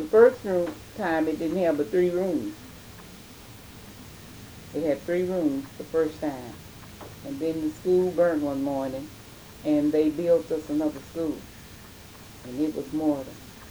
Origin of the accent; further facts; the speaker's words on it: Fulton, Kentucky, United States; I was born in Fulton and raised in Fulton.